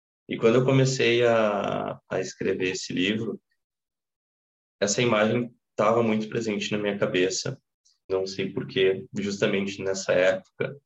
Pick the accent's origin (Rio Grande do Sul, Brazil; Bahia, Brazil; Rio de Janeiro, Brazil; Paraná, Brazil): Rio Grande do Sul, Brazil; Porto Alegre; O livro também ele é ambientado na Zona Sul de Porto Alegre, que é onde eu cresci.